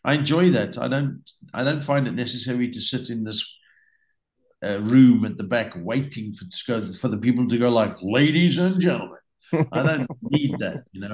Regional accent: South Africa; How's it? I'm from South Africa. Fear not. Just give me your wallet.

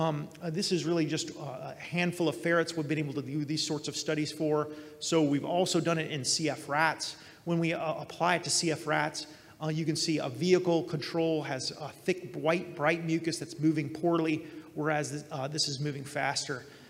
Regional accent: Alabama, United States; And as you know, I hail from Alabama, and we certainly know how to smoke a pig in Alabama.

